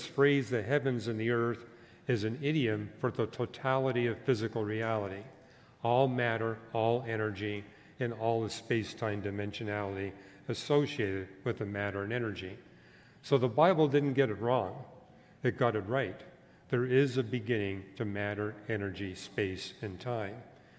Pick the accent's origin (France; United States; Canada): Canada; I was raised and educated in Canada.